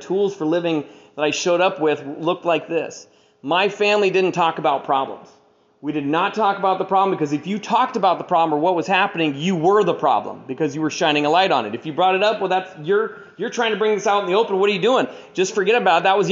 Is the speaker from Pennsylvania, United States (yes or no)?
no; Redmond, Washington, United States; born there; I was born in Redmond, Washington, and one of five boys in a big Irish Catholic family.